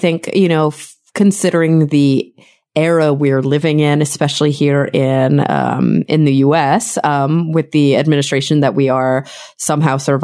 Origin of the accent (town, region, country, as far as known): Texas, United States; also born or lived in New York City; now in Los Angeles, United States